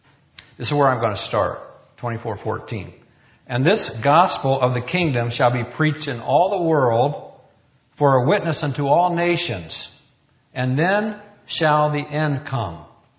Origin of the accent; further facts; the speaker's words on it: Richmond, Indiana, United States; there was an I.O. convention held in my hometown of Richmond, Indiana.